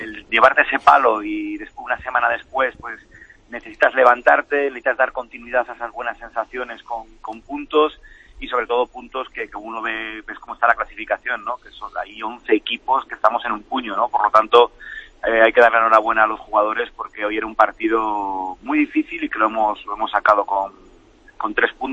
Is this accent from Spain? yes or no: yes; Galicia, Spain; born there; yo me siento gallego, pero... que tienen Andalucía su casa también, ¿no? Gallego de nacimiento y andaluz de adopción.